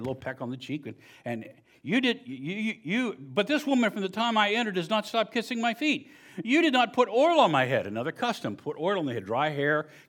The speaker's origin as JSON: {"language": "English", "region": "West Virginia", "country": "United States", "tie": "born or raised there", "said": "Growing up in West Virginia, we had a septic system. Yes, we had indoor plumbing. Eventually."}